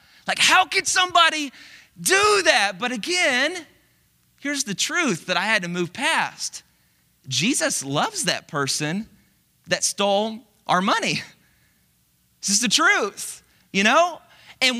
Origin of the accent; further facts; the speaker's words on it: Dallas, Texas, United States; A lot of you know this, I'm from Dallas, and we had an Easter service, it was a big deal